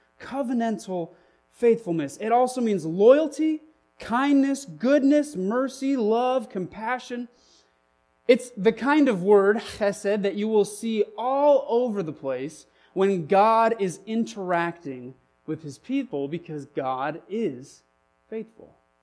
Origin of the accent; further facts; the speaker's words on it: Carmel Valley, California, United States; In my own hometown, I'm from California. Please don't hold that against me. In my own hometown of Carmel Valley, California, we see this over and over again.